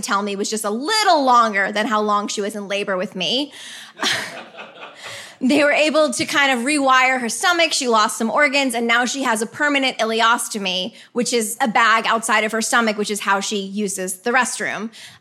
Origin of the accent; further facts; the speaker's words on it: Westport, Connecticut, United States; my hometown in Westport, Connecticut